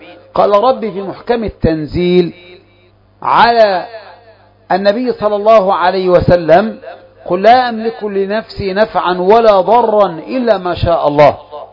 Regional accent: Egypt; وهذه لفظة دارجة عندنا في مصر، ما أدري في البلدان الأخرى

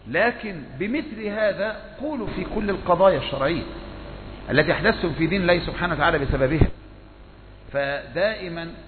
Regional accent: Egypt; انما احنا عندنا في مصر بناكل بالنبي ونشرب بالنبي

